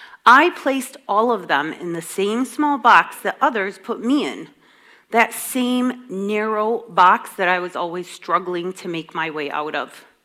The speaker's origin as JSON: {"language": "English", "country": "United States", "tie": "born or raised there", "said": "See, I was born and raised here in America."}